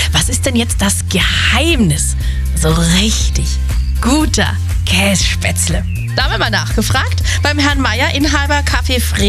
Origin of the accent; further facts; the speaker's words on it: Bavaria, Germany; Ich komme aus Franken, da isst man deftig